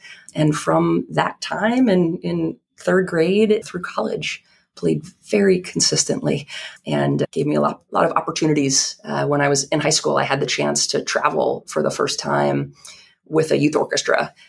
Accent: New York, United States; Long Island. So I would say that I had the very stereotypical suburban middle class upbringing, literally like the white picket fence and all of it.

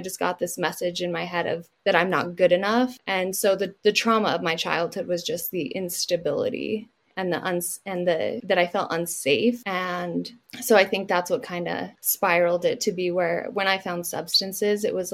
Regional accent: Utah, United States; born and raised in Utah. I still live here.

